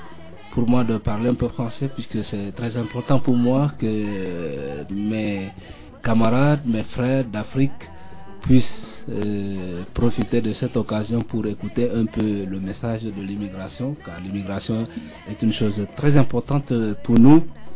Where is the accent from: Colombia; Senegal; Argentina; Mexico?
Senegal; Spanish is a second language; now in Madrid, Spain; aquí en Madrid, en España, en todo. Y como puedo decir, Senegal es mi país donde yo nací, y vivimos aquí